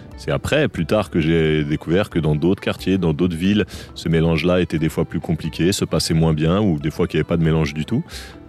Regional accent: Saint-Denis, Île-de-France, France; also born or lived in Le Blanc-Mesnil; suis né le 31 juillet 77 au Blanc-Ménil dans le 93, mais j'ai tout de suite habité à Saint-Denis, donc voilà, j'ai grandi à Saint-Denis. J'ai adoré grandir à Saint-Denis. C'est une ville très multiculturelle, très très dynamique.

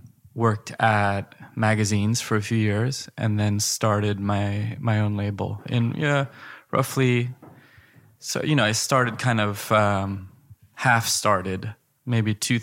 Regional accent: San Francisco, California, United States; also born or lived in Sweden / London, United Kingdom; I was born in just outside of San Francisco, California. Yeah. Swedish parents, both of them Swedish. Then we moved back to Sweden, then to London, and then back to the San Francisco Bay Area.

